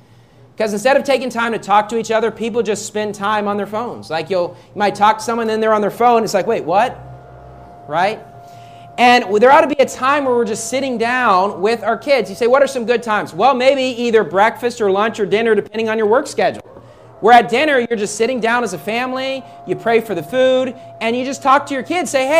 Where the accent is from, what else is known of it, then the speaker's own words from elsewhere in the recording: West Virginia, United States; I grew up in West Virginia. It's a four-season state.